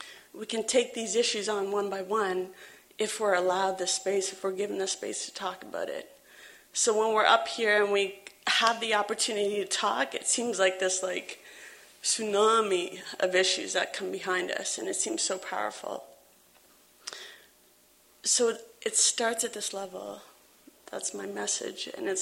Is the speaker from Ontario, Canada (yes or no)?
yes; Toronto, Ontario, Canada; now in Halifax, Canada; I'm Ojibwe, Soto Ojibwe from Manitoba. I was born and raised in Toronto.